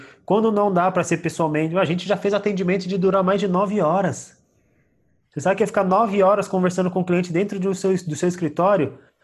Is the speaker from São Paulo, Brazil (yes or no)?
yes; Mogi das Cruzes, São Paulo, Brazil; Não, sou de Mogi das Cruzes.